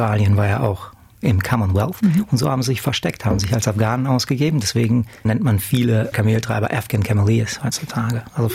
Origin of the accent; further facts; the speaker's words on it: Herford, North Rhine-Westphalia, Germany; moved away as an adult; Meine Frau und ich, also Stefanie, wir kommen aus Herford in NRW und sind 2014 aus Deutschland weg.